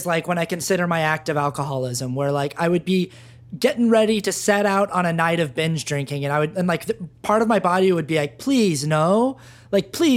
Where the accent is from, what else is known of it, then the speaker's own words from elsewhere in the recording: Utah, United States; growing up in Utah, it's like, there are lots of good restaurants to go